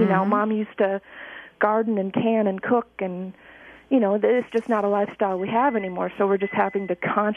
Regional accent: Wisconsin, United States; I'm originally from Wisconsin.

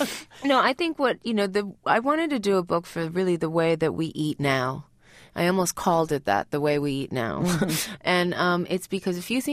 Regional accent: New York City, New York, United States; And I think, you know, New York City and growing up in New York City really has formed my culinary identity.

